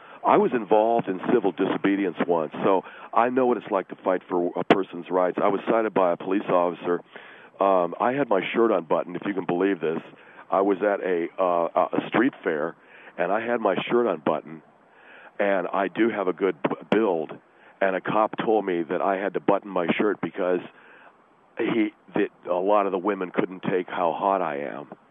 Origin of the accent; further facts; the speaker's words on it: United States; I'm from America.